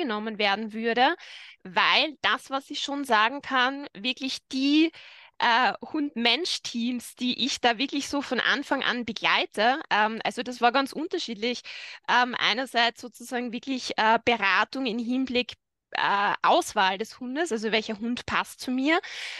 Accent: Styria, Austria; ich komme aus Österreich, genau genommen aus der Steiermark, wohne in der Nähe von Graz, also in Graz Umgebung bin ich zu Hause

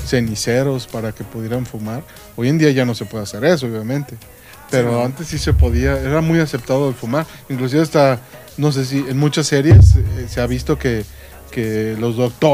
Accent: Mexico; Porque soy mexicano.

